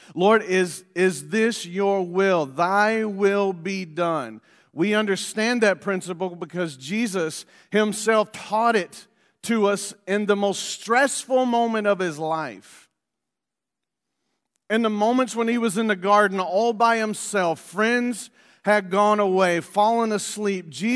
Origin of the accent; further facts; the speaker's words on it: the South, United States; Hey, I'm from the South, so, like, our pastors down South, man, they throw hankies around